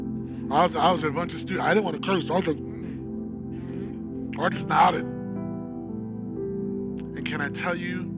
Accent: New York City, New York, United States; Back in 2001, I came from New York City, the South Bronx, to California. I moved to Hollywood, right on La Brea and Hollywood.

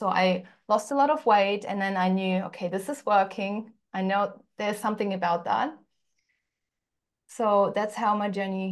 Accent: Uzbekistan; I grew up in Uzbekistan, which was we didn't have any money at all, but I've always known I want more.

